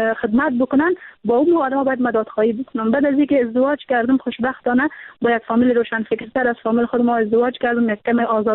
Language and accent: Persian; Samangan, Afghanistan; باید تمام دختر خانمایی که در ولایت ما هستن، چون ولایت سمنگان کاملا یک ولایت سنتی هست